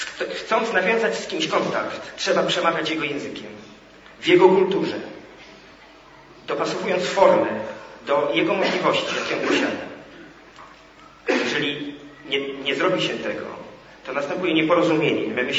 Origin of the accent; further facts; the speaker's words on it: Miechów, Lesser Poland, Poland; also born or lived in Kraków; Wychowałem się tutaj, w Miechowie, w Krakowie, w Europie.